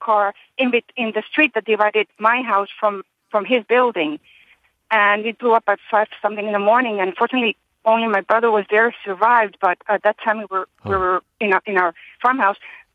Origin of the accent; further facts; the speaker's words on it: Medellin, Antioquia, Colombia; I used to live in Medellin. It's my hometown. All my family still lives there.